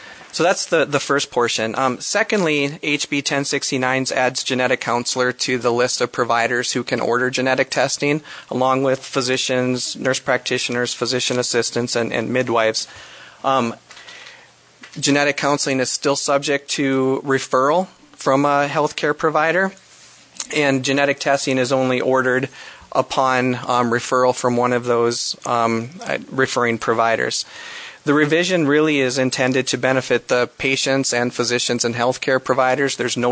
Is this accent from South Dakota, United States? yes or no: yes; Sioux Falls, South Dakota, United States; I'm from Sioux Falls and representing Augustana University today.